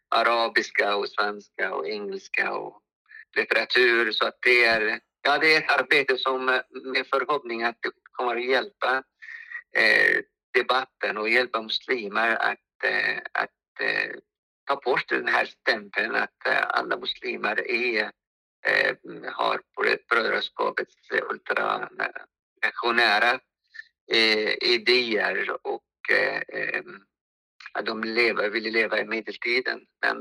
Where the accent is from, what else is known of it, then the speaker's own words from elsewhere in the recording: Egypt; Swedish is a second language; now in Sweden; eftersom jag kommer från Egypten